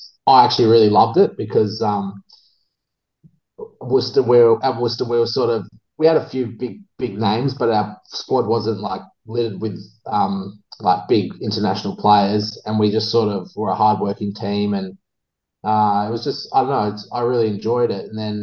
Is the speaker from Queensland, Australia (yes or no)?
no; New South Wales, Australia; And I mean, I'm from New South Wales.